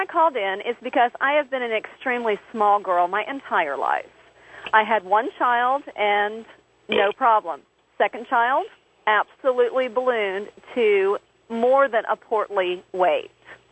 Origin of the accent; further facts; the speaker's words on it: Houston, Texas, United States; now in Austin, United States; I came from Houston, Texas, moved to Austin